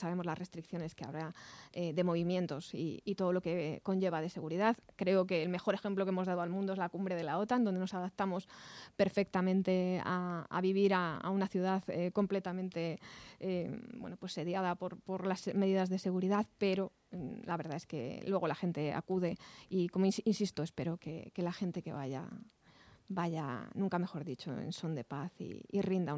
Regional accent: Community of Madrid, Spain; born there; la Comunidad de Madrid, donde yo he nacido, he crecido políticamente y he desarrollado toda mi actividad.

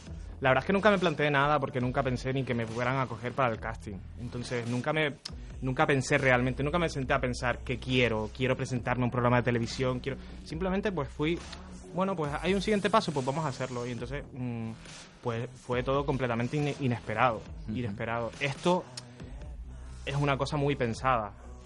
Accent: Las Palmas, Canary Islands, Spain; siempre fue en Las Palmas, ¿no?, de donde yo soy

